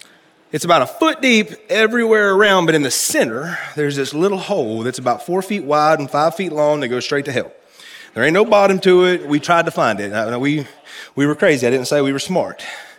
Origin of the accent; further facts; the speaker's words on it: West Virginia, United States; And it's funny because I'm from West Virginia, and I'm so ingrained with white trash DNA that it just grows in all white trashy.